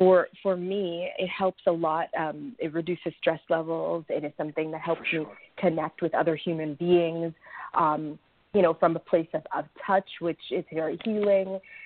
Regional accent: Florida, United States; also born or lived in New York; So I lived in New York for 12 years, and I moved back to my hometown, South Florida.

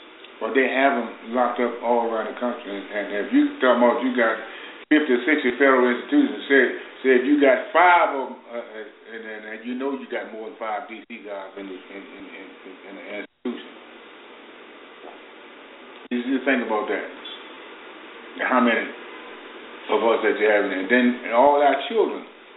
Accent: Washington, District of Columbia, United States; We're from Washington, D.C.

